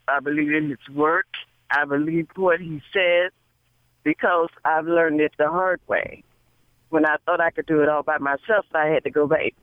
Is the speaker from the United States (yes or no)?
yes; Florida, United States; Well, I'm from Florida